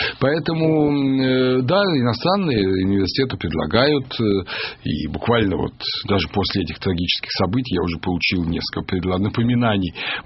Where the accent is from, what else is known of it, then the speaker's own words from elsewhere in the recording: Russia; born there; Вот я родился в России, я надеюсь, что я здесь сгаживаюсь в некотором смысле.